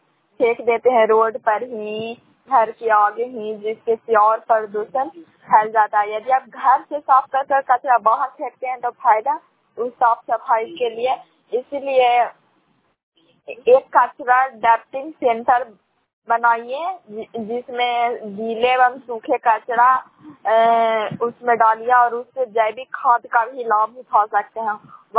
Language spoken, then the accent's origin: Hindi; Bihar, India; ग्राम पंचायत संपर्क खंड कला प्रश्न है, जिला नालंदा की निवासी हूँ।